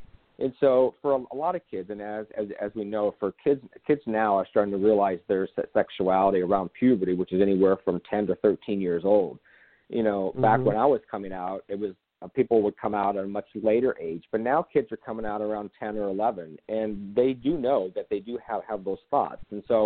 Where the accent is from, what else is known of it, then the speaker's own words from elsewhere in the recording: Nebraska, United States; So, you know, that's when I was young, I was born and raised in Nebraska.